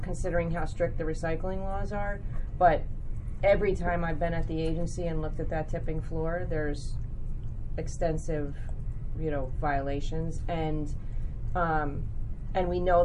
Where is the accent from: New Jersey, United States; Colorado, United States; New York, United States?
New Jersey, United States; I remember both growing up in New Jersey and then later living in the city